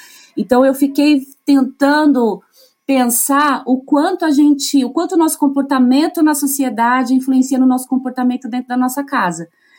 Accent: São Paulo, Brazil; eu sou de São Paulo, capital

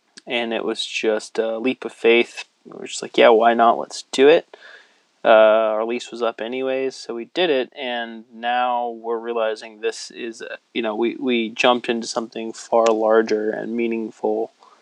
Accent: Florida, United States; now in California, United States; Like I said, we're in California. I'm from Florida. I'm married. I have an eight-month-old son.

